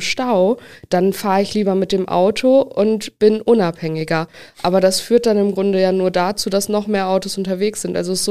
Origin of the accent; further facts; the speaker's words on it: Essen, North Rhine-Westphalia, Germany; Also ich komme ja aus Essen